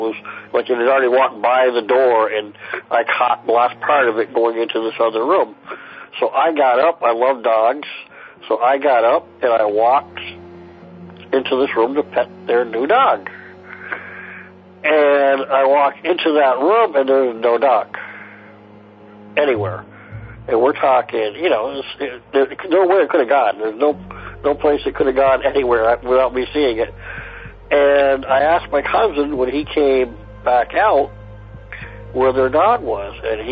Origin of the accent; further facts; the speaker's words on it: Vermont, United States; I'm from Vermont, and I got a couple of really quick ones for you.